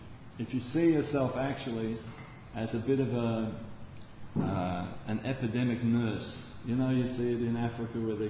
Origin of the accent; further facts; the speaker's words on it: Australia; You know, we're Australian, mate. We're okay.